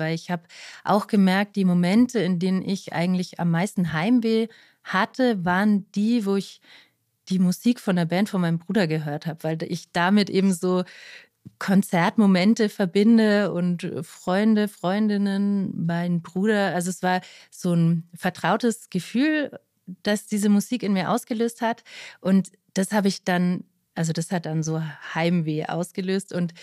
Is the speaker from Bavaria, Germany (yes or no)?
yes; Neuendettelsau, Bavaria, Germany; ich bin in Neuendettelsau geboren, Kindergarten, Schule, alle Schulen